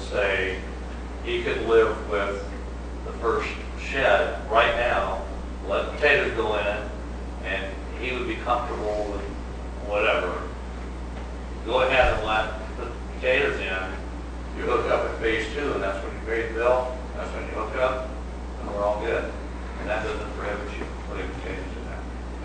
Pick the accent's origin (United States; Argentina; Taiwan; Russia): United States; Los Angeles, California; Hey, I'm sorry, I grew up in Los Angeles, so.